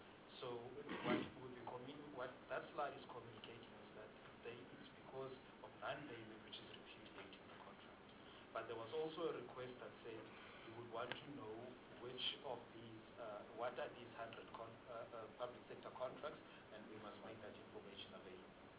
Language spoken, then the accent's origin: English; Eastern Cape, South Africa; I'm from the Eastern Cape, so I can be abused for using, let's say, Eastern Cape municipality.